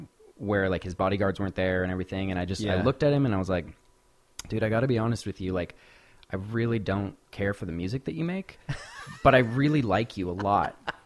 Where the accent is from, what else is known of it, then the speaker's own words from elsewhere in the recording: Seattle, Washington, United States; Growing up in Seattle, it was like, you know … played a different set every night.